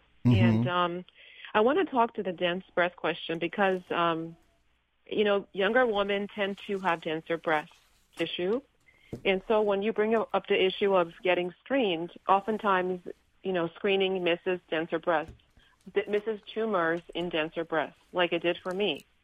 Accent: Liberia; Well, like I said, I'm from Liberia, West Africa.

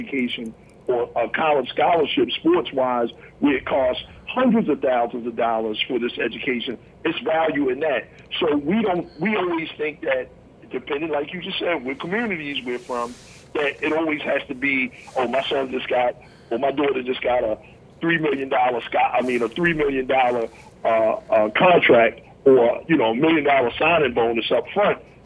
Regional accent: Baltimore, Maryland, United States; I'm from Baltimore City, so BNBL is, you know, Baltimore Neighborhood Basketball League

